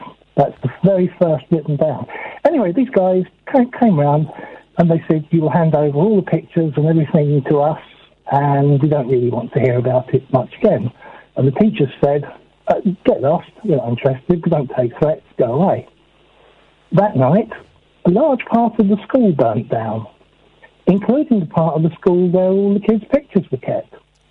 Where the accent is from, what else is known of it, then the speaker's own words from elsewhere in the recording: Luton, East of England, United Kingdom; I'm from Luton, so I know the folklore.